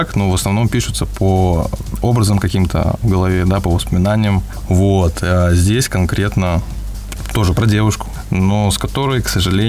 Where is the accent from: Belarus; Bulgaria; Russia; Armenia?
Russia; Velikiye Luki, Pskov Oblast; я исполнитель из Великих Лук